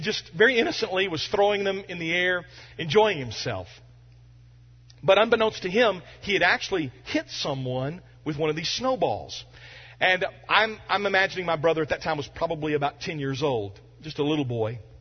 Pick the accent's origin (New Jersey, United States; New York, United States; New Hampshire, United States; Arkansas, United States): Arkansas, United States; And we grew up in Arkansas, and it rarely snows in Arkansas